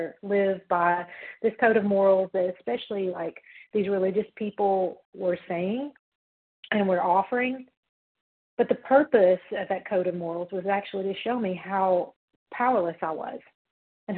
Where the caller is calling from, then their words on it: Tennessee, United States; grateful, recovered, compulsive overeater from Tennessee.